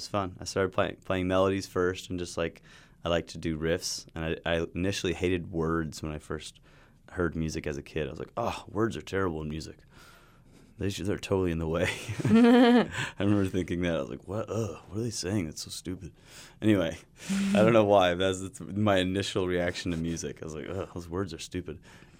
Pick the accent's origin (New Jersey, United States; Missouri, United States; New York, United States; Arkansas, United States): Arkansas, United States; Conway; Yeah, we both grew up in Arkansas, and in my hometown of Conway, Arkansas, we had a pipeline burst about 10 miles from my house in Mayflower